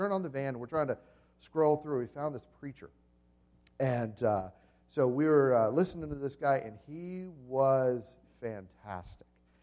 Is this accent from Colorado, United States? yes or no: no; Panama City, Florida, United States; you know I grew up in Panama City, Florida, right there on the Gulf Coast, spring break capital of the world.